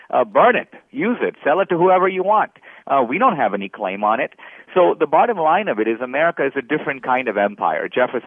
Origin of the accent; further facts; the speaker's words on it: India; When I was growing up in India